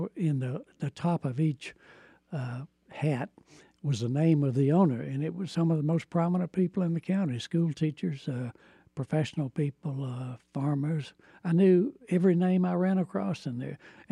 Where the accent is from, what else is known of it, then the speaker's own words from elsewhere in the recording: the South, United States; And perhaps I'm a traitor to my roots. I don't know, but that's, I was from the South, but not of the South.